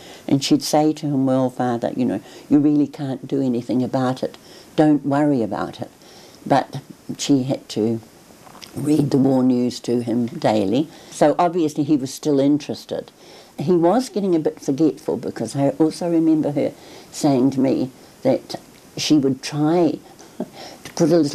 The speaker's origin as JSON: {"language": "English", "region": "Wellington", "country": "New Zealand", "tie": "born or raised there", "said": "I lived in Wellington, in Goring Street. For anyone who knows, that's off Tinakori Road. I was born actually in Molesworth Street on the 1st of October 1936."}